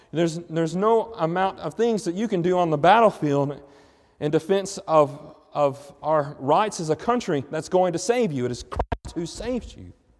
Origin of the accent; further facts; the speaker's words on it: Montgomery, Alabama, United States; born there; I remember my parents tell me I was born in Montgomery, Alabama, and they brought me home to the trailer that they lived in.